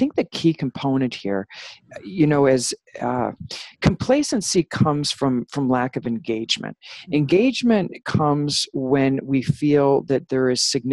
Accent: Long Island, New York, United States; I mean, I grew up in Long Island, so the F-bomb was like an adjective.

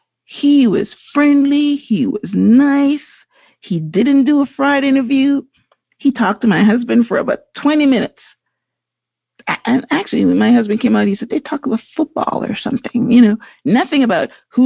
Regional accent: Canada; because as a Canadian, I was able to come through all the time.

